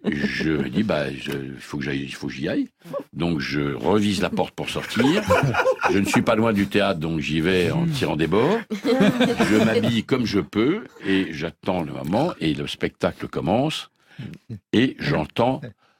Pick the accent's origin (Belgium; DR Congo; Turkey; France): Belgium; je suis belge.